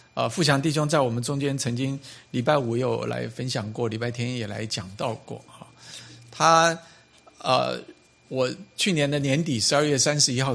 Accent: United States; 就像我们美国人讲 How are you doing 啊

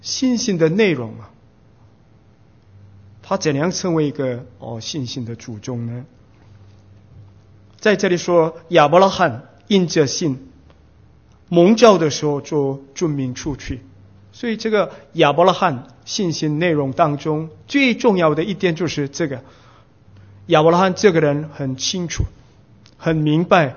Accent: South Korea; Chinese is a second language; now in Taiwan; 我是韩国人，我在台湾宣教已经九年了

